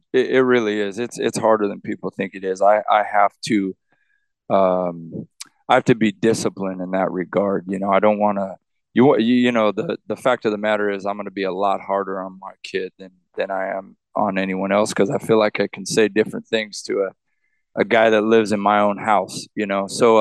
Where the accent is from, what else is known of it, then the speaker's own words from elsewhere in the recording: Riverside, California, United States; I'm from Riverside, you know, Riverside Poly, the IE